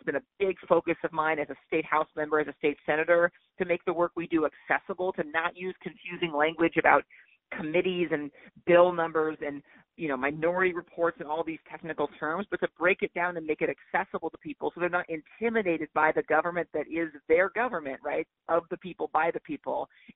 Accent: The Dalles, Oregon, United States; I grew up in Eastern Oregon. I'm from Duffer and the Dalles

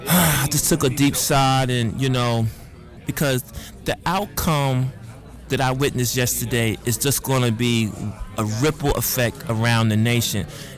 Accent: New York, United States; Well, we're from New York, and we're based in Manhattan, in Harlem.

